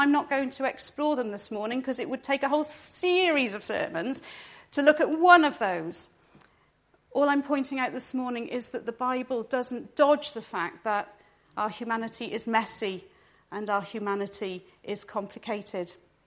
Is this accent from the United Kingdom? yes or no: yes; England, United Kingdom; This isn't easy for us to understand being English, but in Scotland, there's still quite a strong tribal and clan-based system.